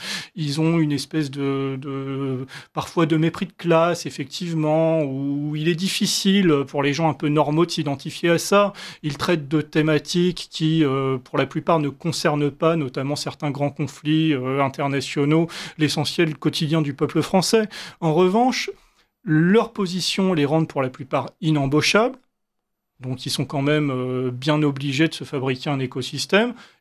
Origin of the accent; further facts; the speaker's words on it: France; Avant d'être un caucasien, avant d'être un blanc, je suis un Français